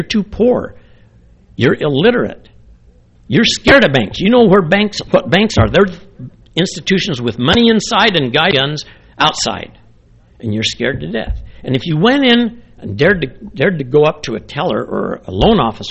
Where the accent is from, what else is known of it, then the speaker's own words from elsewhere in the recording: Utah, United States; I'm from Utah in the U.S.